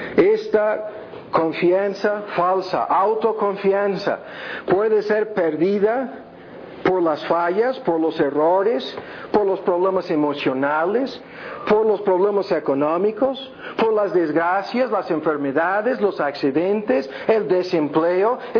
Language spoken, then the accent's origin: Spanish; United States; now in Mexico; yo soy gringo aquí, yo no tengo miedo de estas personas, ni menos aquí en México